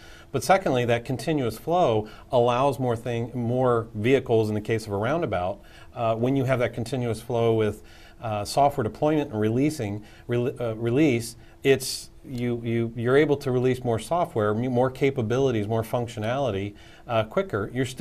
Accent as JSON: {"language": "English", "region": "Ohio", "country": "United States", "said": "I'm from Ohio, and I'm seeing more and more roundabouts in our area"}